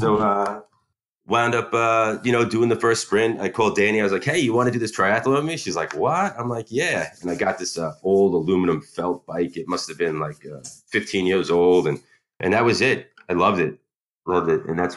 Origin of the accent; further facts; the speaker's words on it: New York, United States; Yeah, I grew up on Long Island with her.